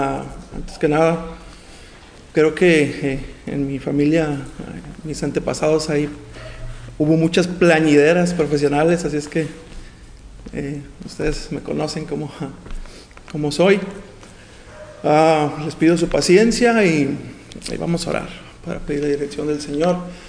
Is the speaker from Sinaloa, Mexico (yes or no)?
yes; Sinaloa, Mexico; Yo nací en un hogar cristiano. Somos nosotros de Sinaloa.